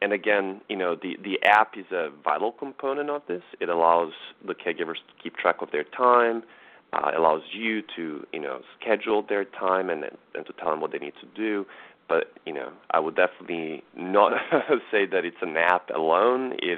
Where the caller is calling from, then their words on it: San Francisco, California, United States; I'm calling from San Francisco.